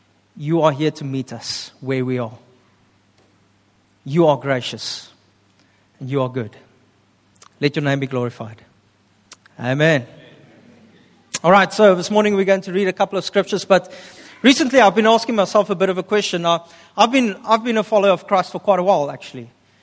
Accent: Upington, Northern Cape, South Africa; I come from Upington. I can handle the heat.

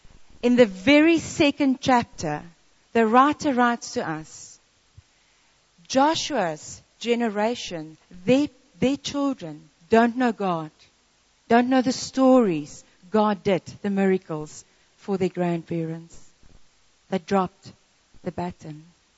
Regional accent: Western Cape, South Africa; also born or lived in Johannesburg; We used to stay in Joburg, and Mac, I grew up in the Cape

